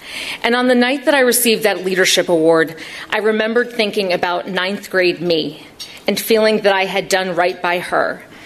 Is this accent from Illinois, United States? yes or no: yes; Champaign-Urbana, Illinois, United States; I then returned to my hometown of Champaign-Urbana and am a litigator at Meyer Capel.